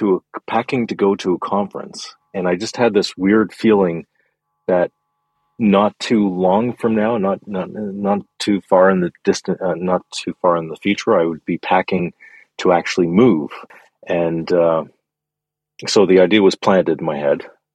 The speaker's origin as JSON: {"language": "English", "country": "Canada", "tie": "born or raised there", "said": "Yeah, I grew up in Canada."}